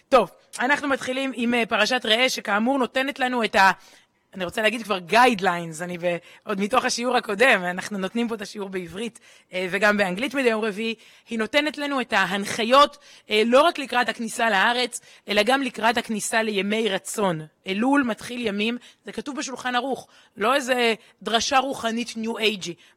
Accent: Jerusalem, Jerusalem District, Israel; רבותיי, אנחנו ירושלמים.

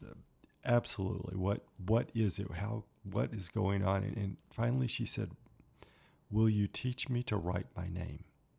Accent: Birmingham, Alabama, United States; So I grew up in the American South in the state of Alabama in Birmingham.

